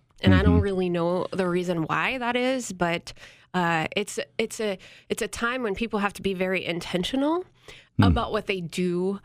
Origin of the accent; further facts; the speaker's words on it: Avon, United States; now in St. Augustine, United States; Yeah, I grew up in Avon. Okay. I moved to St. Augustine.